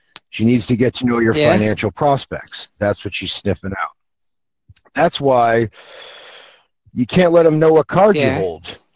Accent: United States; I'm an American. I'm from the United States.

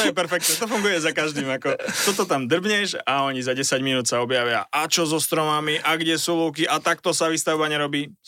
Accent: eastern Slovakia, Slovakia; poďme tomu dať nejakú jak sa u nás na východe hovorí, úrovňu a kultúrňu

